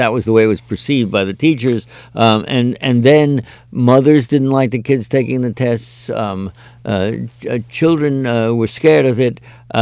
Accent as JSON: {"language": "English", "region": "New York", "country": "United States", "tie": "born or raised there", "said": "And by the way, I grew up in New York"}